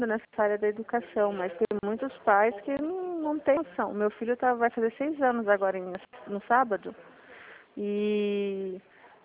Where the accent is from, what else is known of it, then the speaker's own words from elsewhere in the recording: Sorocaba, São Paulo, Brazil; Eu sou de Sorocaba